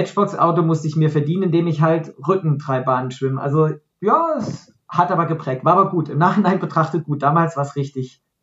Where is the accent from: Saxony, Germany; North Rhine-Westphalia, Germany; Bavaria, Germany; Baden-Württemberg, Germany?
Baden-Württemberg, Germany; Freiburg; Und dann war in Freiburg, meine Heimatstadt, der erste Marathon.